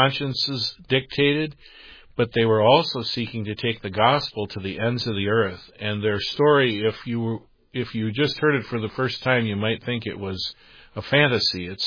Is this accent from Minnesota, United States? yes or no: no; Wisconsin, United States; While I'm here in Texas, Bruce, which is not my home, I'm from Wisconsin.